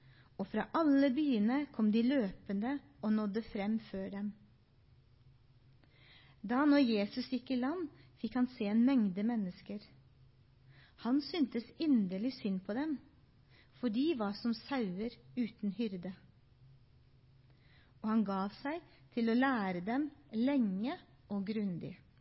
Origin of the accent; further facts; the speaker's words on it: Seljord, Telemark, Norway; now in Mandal, Norway; og jeg kommer fra Seljord. Hvis dere kan stusse på dialekta, så er det noen aninger derfra